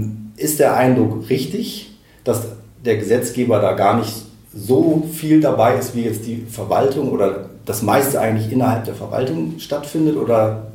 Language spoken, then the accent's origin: German; Hamburg, Germany; Ja, kann ich bestätigen als Hamburger sozusagen.